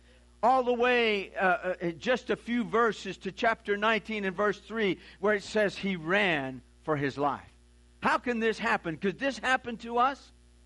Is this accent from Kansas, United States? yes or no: no; Louisiana, United States; I was born and raised on Bayou Lafourche